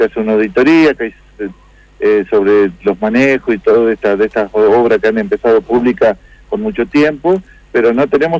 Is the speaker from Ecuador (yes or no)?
no; Viale, Entre Ríos, Argentina; 130 somos de Viale.